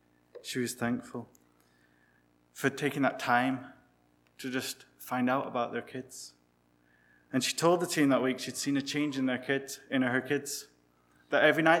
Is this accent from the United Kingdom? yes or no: yes; England, United Kingdom; now in Ireland; with my wife Adele, we work in County Cork. I'm not from Cork, I'm from England, but I'm definitely feeling more Irish than I used to.